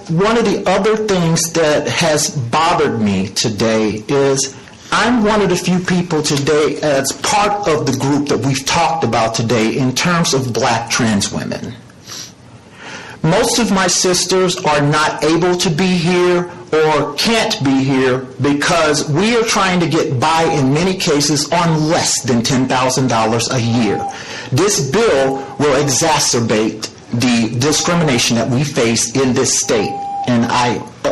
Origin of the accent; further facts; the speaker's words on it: Houston, Texas, United States; I also sit on Mayor Turner's LGBT Advisory Committee in my hometown of Houston. Like you, Senator Colcourts, I share something similar to you. I'm a fourth-generation Texan.